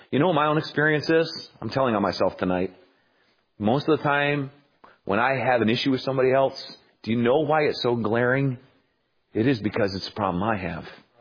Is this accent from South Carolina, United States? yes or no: yes; South Carolina, United States